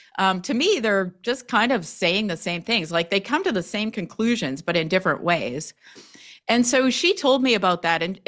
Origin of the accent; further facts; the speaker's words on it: Canada; because I'm from Canada and, you know, it's quite different.